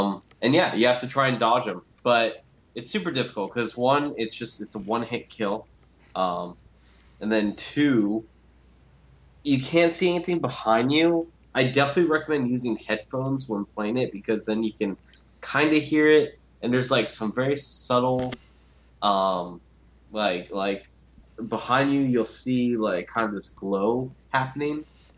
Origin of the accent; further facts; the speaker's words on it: Seattle, Washington, United States; Listen, like I'm from Seattle